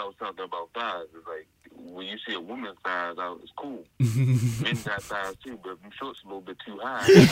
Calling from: Baltimore, Maryland, United States; Good morning. … I'm calling from Baltimore.

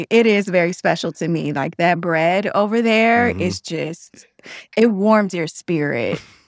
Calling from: Chicago, Illinois, United States; So I'm calling in from the West Loop.

